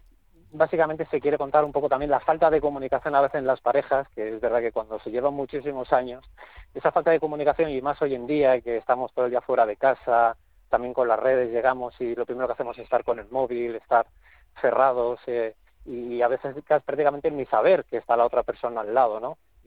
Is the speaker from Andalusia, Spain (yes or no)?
no; Balearic Islands, Spain; ya mañana a primera hora llegamos a Menorca, a mi tierra, que ya estoy deseando, la verdad